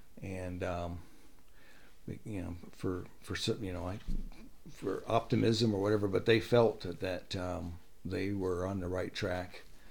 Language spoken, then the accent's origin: English; Nenana, Alaska, United States; my hometown where I was raised, Nenana, in the early 50s